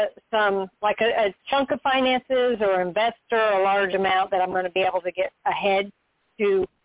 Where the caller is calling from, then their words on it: Florida, United States; I'm calling from Florida, and I was really happy to see you on tonight.